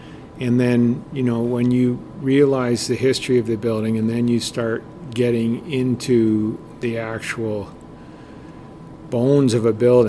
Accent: Picton, Ontario, Canada; My parents were here, and a couple of my siblings. I was born in Picton, so yeah. So this was home for me.

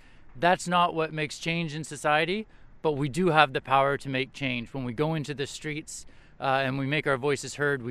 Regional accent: Canada; I feel like, as a Canadian, I feel complicit in it.

